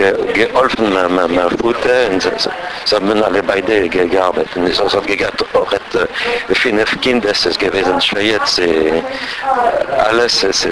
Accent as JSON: {"language": "German", "town": "Paris", "region": "Île-de-France", "country": "France", "tie": "born there", "second_language": "German", "said": "Ich bin geboren in 1940. Wie? In Paris."}